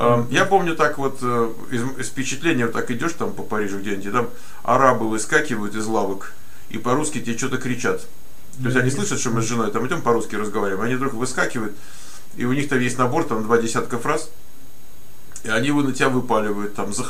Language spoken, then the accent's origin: Russian; United States; Вот я из Америки, сколько раз в Европу не приедешь